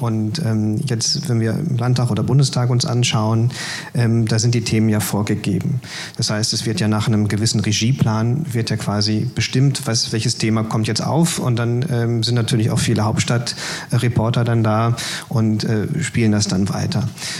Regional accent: North Rhine-Westphalia, Germany; Ich komme aus dem Ruhrpott, da hat keine Stadt Geld.

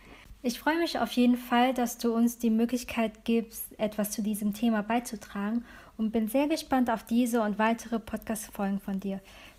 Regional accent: Germany; born there; Ich bin Wirtdeutsche, meine Eltern kommen beide aus Vietnam und ich bin hier in Deutschland geboren.

